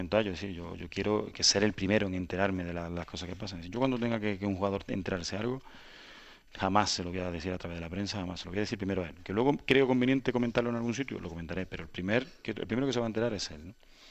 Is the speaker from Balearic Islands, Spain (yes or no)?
no; Córdoba, Andalusia, Spain; also born or lived in Canary Islands; Me estoy muy orgulloso de haber nacido en Canarias, pero estoy criado en Córdoba. Y si a mí todo el mundo que me pregunta, digo que soy cordobés porque he pasado más de la mitad de mi vida en Córdoba